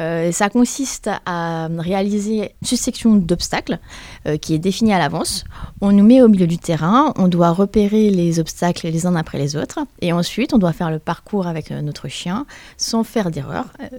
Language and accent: French; Île-de-France, France; now in Chauvigny, France; Je suis d'originaire d'Île-de-France. Je fais partie de la région de Chauvigny depuis 8 ans maintenant.